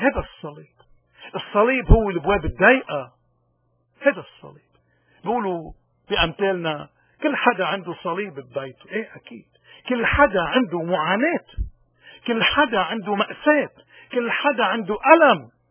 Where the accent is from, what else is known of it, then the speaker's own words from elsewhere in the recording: Lebanon; لأنه نحن لبنانية ما نحكي إلا بالقتل